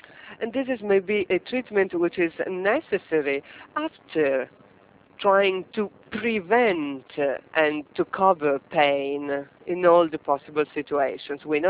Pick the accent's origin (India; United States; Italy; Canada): Italy; Alghero, Sardinia; I come from Sardinia, Alghero, and I work in an anesthesiology department.